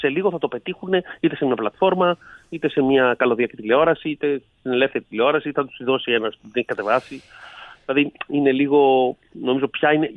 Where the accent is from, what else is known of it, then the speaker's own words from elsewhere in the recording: Greece; είναι λογικό ότι εμείς ως Έλληνες προτιμάμε την ταβέρνα, προτιμάμε το ποδόσφαιρο, προτιμάμε άλλα πράγματα.